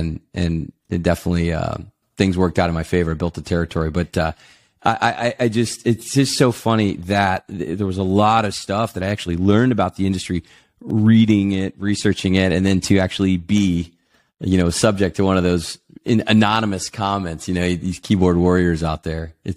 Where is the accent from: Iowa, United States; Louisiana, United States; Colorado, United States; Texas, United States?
Texas, United States; Dallas; born and raised in Dallas, Texas.